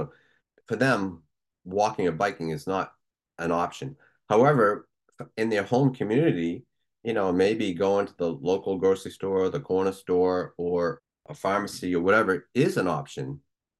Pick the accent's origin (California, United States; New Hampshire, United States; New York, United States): New Hampshire, United States; Goffstown; And I grew up just outside of Manchester in a small section of Gough Down called Pennardville.